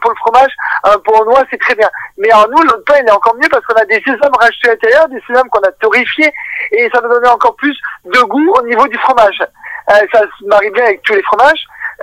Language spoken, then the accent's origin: French; France; vu qu'on est français, il n'y a pas un repas sans fromage.